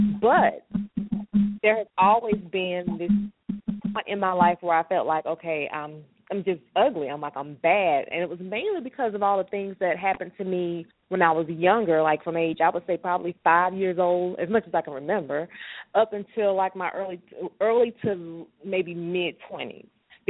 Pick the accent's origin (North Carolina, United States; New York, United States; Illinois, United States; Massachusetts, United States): North Carolina, United States; Durham; also born or lived in Raleigh; Okay, well, I am from Durham, North Carolina, which they call the Bull City. I was actually born in Raleigh but raised here in Durham.